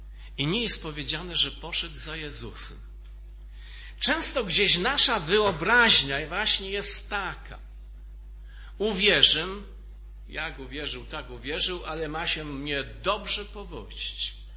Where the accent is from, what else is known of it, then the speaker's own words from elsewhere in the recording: Oświęcim, Lesser Poland, Poland; my jesteśmy z prowincji, bo z Oświęcimia.